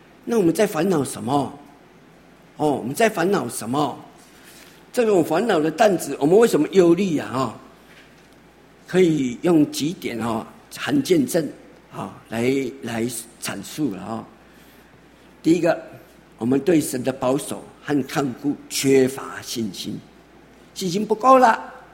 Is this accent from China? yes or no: no; Taiwan; 讲容易，但是我们台湾人常说啊，这个人就是要超烦啦